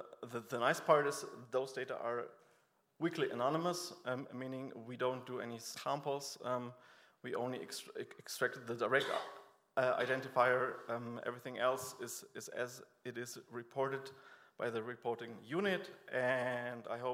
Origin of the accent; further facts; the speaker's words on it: Germany; English is a second language; also born or lived in Poland; But since I'm German and I was born in Poland, I'm suffering twice these days, so be very kind.